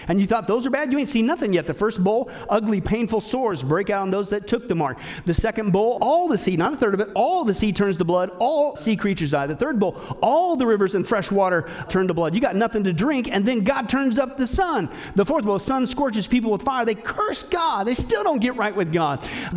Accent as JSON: {"language": "English", "region": "Kansas", "country": "United States", "tie": "born or raised there", "also_born_or_lived": "Nebraska", "said": "I grew up in Kansas and Nebraska. I'm familiar with tornadoes."}